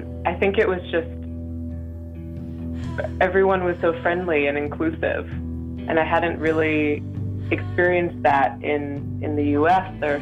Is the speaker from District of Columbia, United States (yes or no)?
yes; Washington, District of Columbia, United States; I grew up around Washington, D.C., which is a very crowded place.